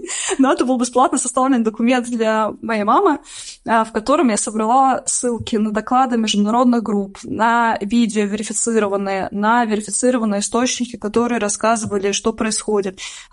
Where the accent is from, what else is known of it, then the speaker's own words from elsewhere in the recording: Russia; now in Ukraine; я не мигрирующий журналист, а журналист, который живет в Украине сейчас во время войны. Я выросла в России